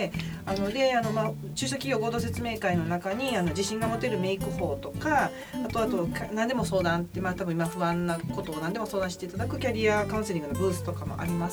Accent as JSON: {"language": "Japanese", "town": "Kobe", "region": "Hyogo", "country": "Japan", "tie": "born or raised there", "said": "あのまあ、神戸の、もともと神戸生まれなので、もう神戸ってめっちゃ美味しいパンがたくさんある街なんですよね"}